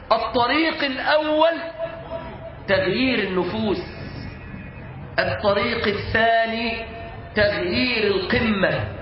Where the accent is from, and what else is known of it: Egypt